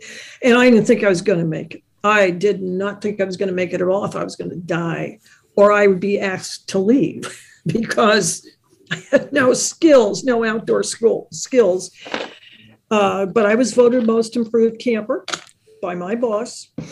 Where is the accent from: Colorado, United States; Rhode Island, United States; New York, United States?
New York, United States; I'm from New York. It'll snow.